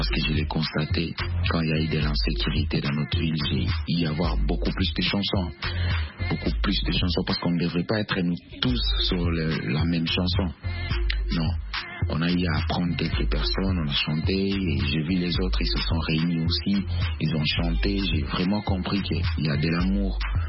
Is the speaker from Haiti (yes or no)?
no; Kitwe, Copperbelt Province, Zambia; born there; first language Luba; French is a second language; Luba. Donc, un Luba du Kasaï. Voilà, je suis un Kasaïen du côté de mon papa. Bien que je suis né en Zambie, à Kitwe, je suis un Congolais parce que mes parents sont des Congolais.